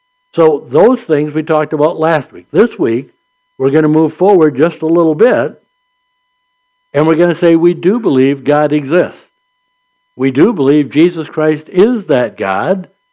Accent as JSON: {"language": "English", "town": "St. Charles", "country": "United States", "tie": "born or raised there", "said": "I'll just say St. Charles because that's my hometown"}